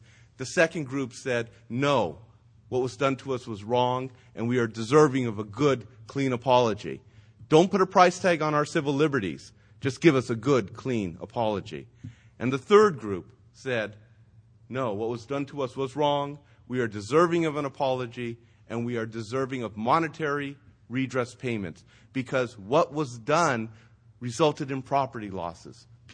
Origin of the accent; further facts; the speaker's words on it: Manzanar, California, United States; born there; I was born in 1943, but not in Los Angeles. I was born in Manzanar, California, a concentration camp.